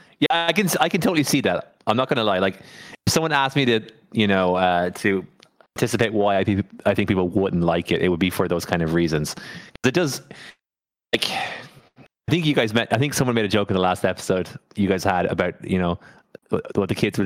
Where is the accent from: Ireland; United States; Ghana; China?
Ireland; as a Catholic, I grew up Catholic in Ireland, and Ireland's a really like quite religious society.